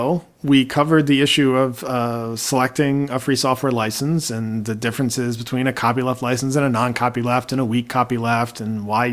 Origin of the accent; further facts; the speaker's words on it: Baltimore, Maryland, United States; When I was growing up in Baltimore, there were two DJs.